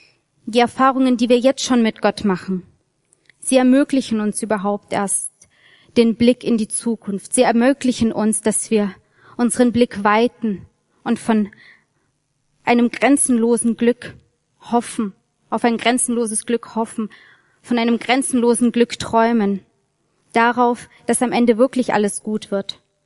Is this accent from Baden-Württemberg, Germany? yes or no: yes; Baden-Württemberg, Germany; ich komme aus dem Schwäbischen